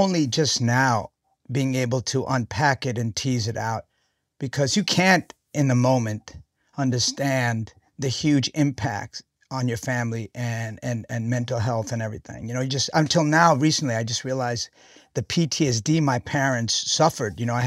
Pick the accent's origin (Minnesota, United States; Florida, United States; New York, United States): New York, United States; Jackson Heights; And I grew up in Jackson Heights, which is the most diverse place in the world.